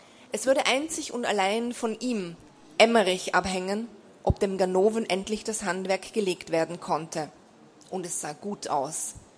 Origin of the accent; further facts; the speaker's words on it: Vienna, Austria; nehme ich Sie jetzt mit in meine Heimatstadt nach Wien